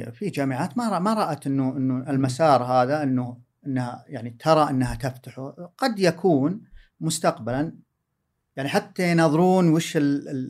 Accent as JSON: {"language": "Arabic", "country": "Saudi Arabia", "said": "ما يوجد عندنا بالسعودية شخص مختص بالأمن السيبراني بمسماه الحالي"}